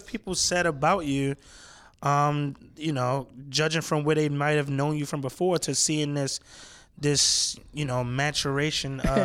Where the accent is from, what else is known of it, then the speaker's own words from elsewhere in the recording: Baltimore, Maryland, United States; because where I'm from the Alameda, not too far from Greenmount, very similar socioeconomic situations. And I went to Lake Clifton High School.